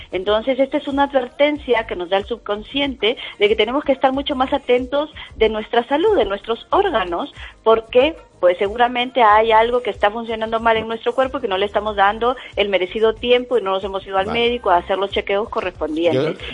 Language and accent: Spanish; Lima, Peru; Yo soy peruana, de Lima.